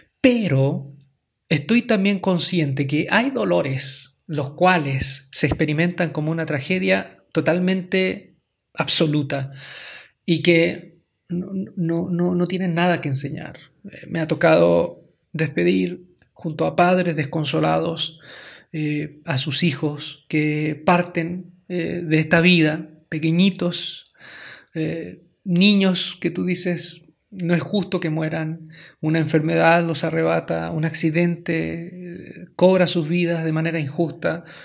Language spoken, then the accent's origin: Spanish; Chile; Ustedes saben que yo soy de Chile.